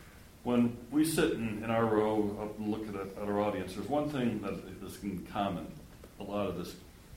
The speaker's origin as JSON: {"language": "English", "town": "Bellingham", "region": "Washington", "country": "United States", "said": "and I'm from Bellingham, in the neighborhood to the north."}